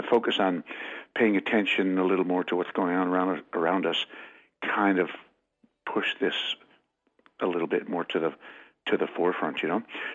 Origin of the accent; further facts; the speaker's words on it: St. John's, Newfoundland and Labrador, Canada; so I'm from St. John's, Newfoundland. I like to tell people I'm from overseas, right?